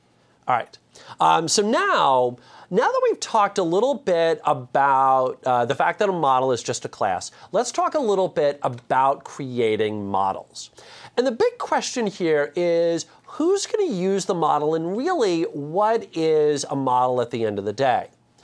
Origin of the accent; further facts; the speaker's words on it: New Jersey, United States; I'm originally from New Jersey, and if you're familiar with sort of that region of the US, we have a propensity to talk quickly.